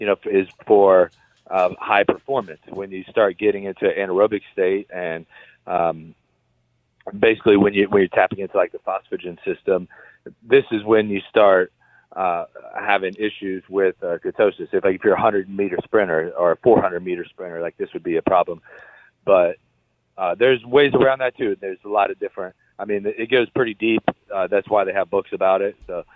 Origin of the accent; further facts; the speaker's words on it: Ohio, United States; I've known Cody since before the UFC, but since we're both from Ohio.